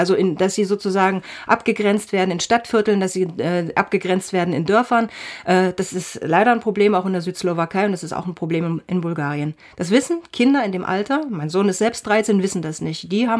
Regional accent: East Germany, Germany; Wir kommen beide aus dem Osten, wir sind beide in der DDR geboren

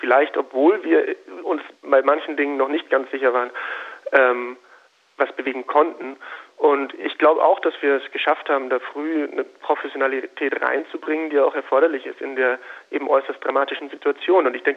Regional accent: Munich, Bavaria, Germany; ich komme aus München

